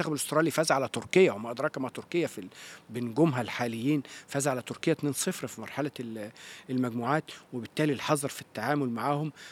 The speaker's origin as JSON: {"language": "Arabic", "country": "Egypt", "said": "وطبعا أنا مصري وعايش حالة التفاؤل اللي عندنا"}